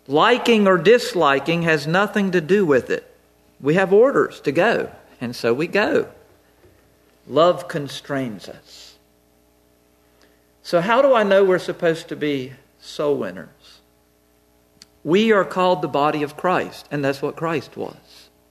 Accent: North Carolina, United States; born there; I was born in Alamance Hospital in North Carolina.

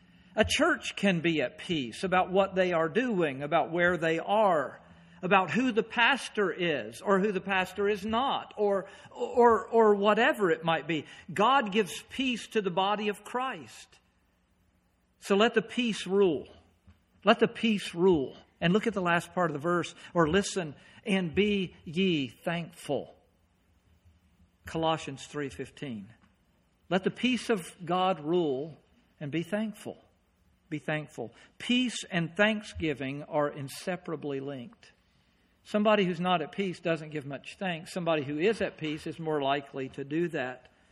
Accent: North Carolina, United States; moved away; also born or lived in Pennsylvania; I grew up in North Carolina. I moved to Pennsylvania. We were there for 20 years. And I can remember when I left, it was turmoil while I was in North Carolina.

